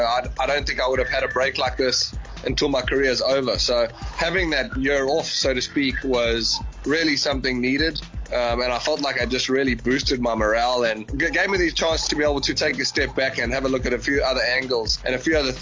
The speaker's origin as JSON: {"language": "English", "country": "South Africa", "said": "I'm a South African through and through"}